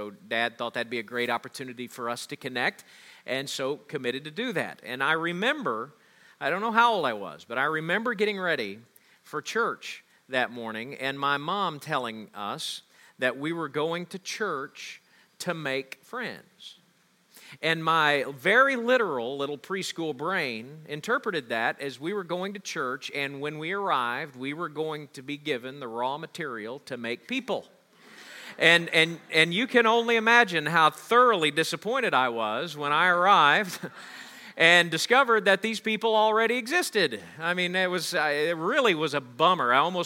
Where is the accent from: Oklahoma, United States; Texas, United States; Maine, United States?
Oklahoma, United States; Tahlequah; also born or lived in Aurora; family moved from southwest Missouri, where I was born, a town called Aurora, to what I consider to be my hometown of Tahlequah, Oklahoma.